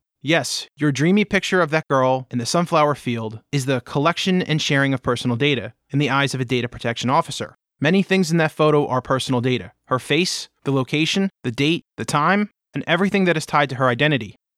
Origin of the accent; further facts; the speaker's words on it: United States; As an American, I think I'm feeling a little bit more sensitive to the GDPR